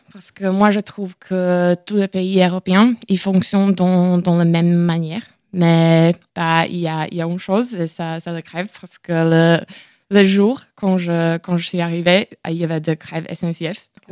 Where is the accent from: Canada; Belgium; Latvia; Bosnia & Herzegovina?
Latvia; Durbe, Courland; French is a second language; also born or lived in Liepāja; now in Angers, France; Moi, je viens de la Lettonie. Je suis originaire de la plus petite ville de Lettonie, c'est Durbe. Mais après, j'ai déménagé. J'habitais à Liepāja, c'est la troisième plus grande ville de Lettonie.